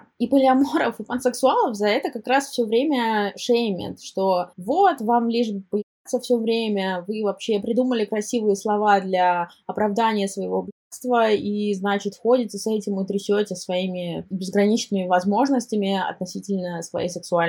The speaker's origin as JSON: {"language": "Russian", "town": "Kazan", "region": "Tatarstan", "country": "Russia", "tie": "born or raised there", "moved": "yes", "said": "Я очень боялась своих родителей, поэтому до того, как я уехала из Казани"}